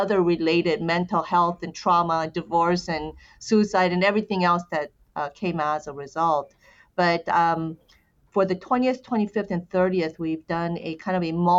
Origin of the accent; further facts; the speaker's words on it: United States; I'm Korean American, the LA riots was something that was quite defining, probably for us.